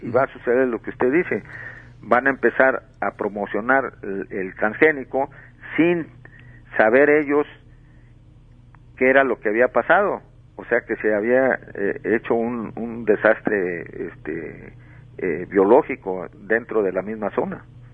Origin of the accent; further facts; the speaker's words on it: Mexico; el alimento básico de nosotros como pueblo mexicano es el maíz.